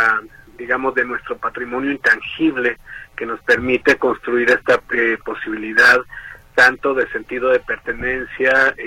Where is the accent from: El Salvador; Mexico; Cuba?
Mexico; es la raíz de nuestra identidad como mexicanos